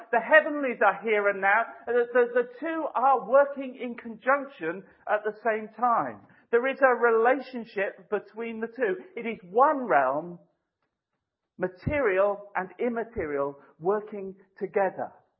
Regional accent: United Kingdom; Okay, I'll take it that we're British. We don't like to say amen.

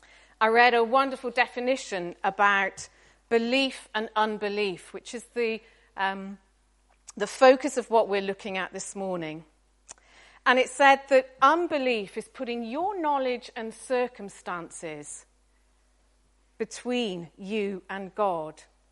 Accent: Gloucester, South West England, United Kingdom; if I was threatened in Gloucester, my hometown, I think I would steer clear of here again

